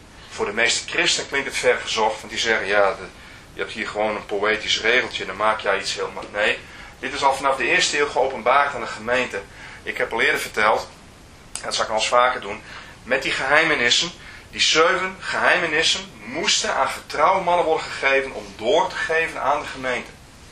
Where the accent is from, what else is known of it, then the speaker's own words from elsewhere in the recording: Leeuwarden, Friesland, Netherlands; Ik ben geboren getogen in Leeuwarden en na de oorlog waren er ongeveer 20 ijsfabriekjes.